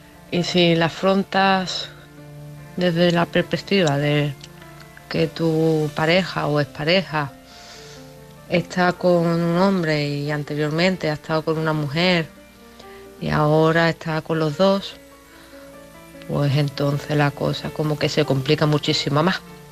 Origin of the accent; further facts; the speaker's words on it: Málaga, Andalusia, Spain; de Málaga.